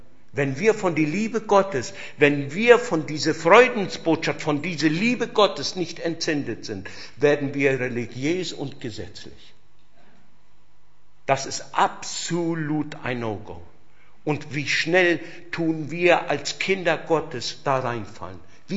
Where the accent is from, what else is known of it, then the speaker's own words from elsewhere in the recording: Fürth, Bavaria, Germany; ich bin ja aus Mittelfranken, aus Nürnberg, Fürth bin ich ja, und da war das auch immer so gewesen.